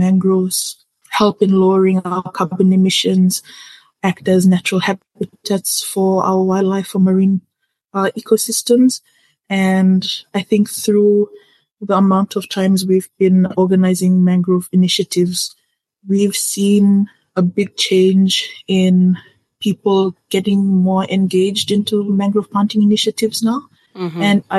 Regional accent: Fiji; culture, identity, and tradition, as well as Pacific Islanders and as a Fijian.

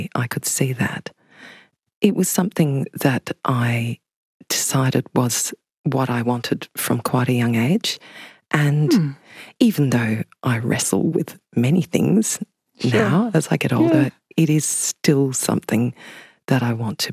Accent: Canada; born there; growing up, they moved around a lot, especially initially, which is why I was born in Canada.

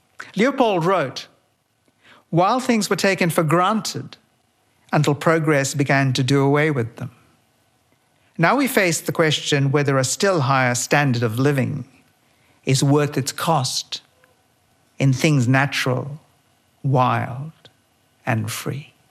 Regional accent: Kolkata, West Bengal, India; I was brought up in Calcutta.

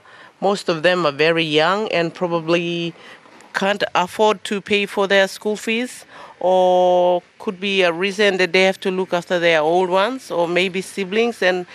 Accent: Enga, Papua New Guinea; I come from Papua New Guinea, up in the highlands of Papua New Guinea, the coldest place in PNG, and it's Enga province.

